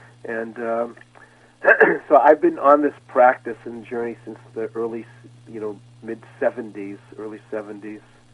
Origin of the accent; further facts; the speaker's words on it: Massachusetts, United States; And then growing up outside of Boston in the late 50s, early 60s, the times were changing